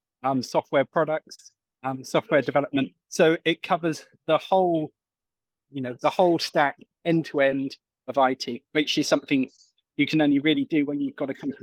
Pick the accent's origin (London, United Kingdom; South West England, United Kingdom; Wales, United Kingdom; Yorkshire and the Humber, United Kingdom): South West England, United Kingdom; Exmouth; So I grew up in Exmouth in Devon, in the southwest of the UK, by the sea.